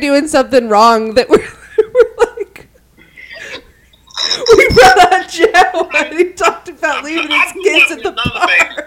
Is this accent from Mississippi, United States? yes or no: yes; Jackson, Mississippi, United States; I'm from Jackson, Mississippi, which is also very murdery, so.